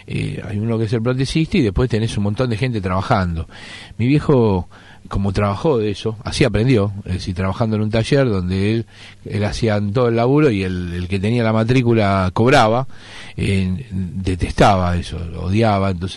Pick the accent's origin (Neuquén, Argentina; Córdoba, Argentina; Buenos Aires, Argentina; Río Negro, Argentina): Buenos Aires, Argentina; born there; en verdad nací en Palermo, en la calle Oro.